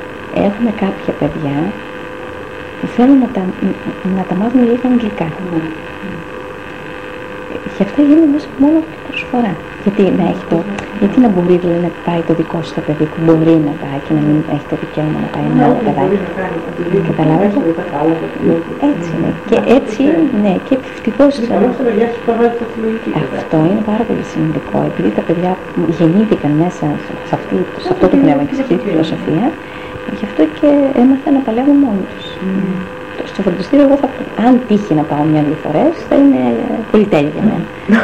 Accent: Thasos, Eastern Macedonia and Thrace, Greece; born there; now in Drama, Greece; Εγώ γεννήθηκα στη Θάσο. Εργάστηκα στην Καβάλα. Εκεί γνώρισα τον άντρα μου και ήρθαμε στην Δράμα.

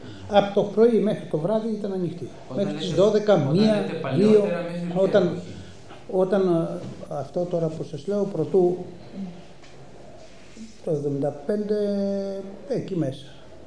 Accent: Sikorachi, Eastern Macedonia and Thrace, Greece; γιατί και εγώ ευρύτης είμαι, από τη Σικοράχη της Αλεξανδρουπόλεως.

